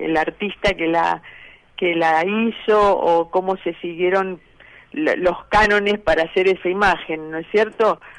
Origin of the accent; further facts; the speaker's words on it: Buenos Aires, Argentina; como buen porteño que uno es